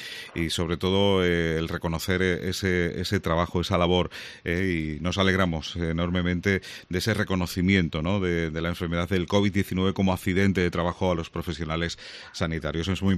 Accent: Cádiz, Andalusia, Spain; ¿Cómo estamos siendo los gaditanos en estas fases que poquito a poco vamos escalando?

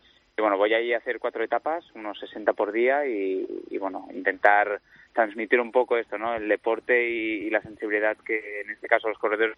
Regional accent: Barcelona, Catalonia, Spain; yo soy de Barcelona, voy al campo del Barça a ver partidos

